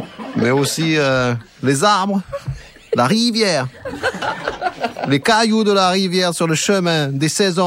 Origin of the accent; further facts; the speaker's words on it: South-West France, France; ça s'entend pas, mais je suis du Sud-Ouest.